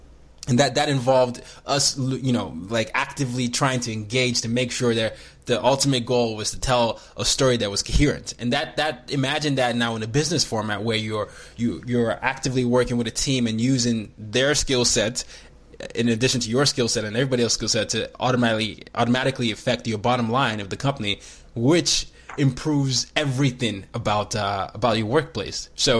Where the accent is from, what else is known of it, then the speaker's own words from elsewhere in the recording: Nigeria; as I am a Nigerian and I grew up in five countries